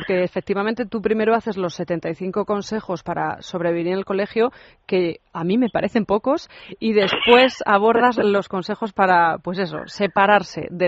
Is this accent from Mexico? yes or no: no; Spain; Normalmente en España las madres somos muy madrazas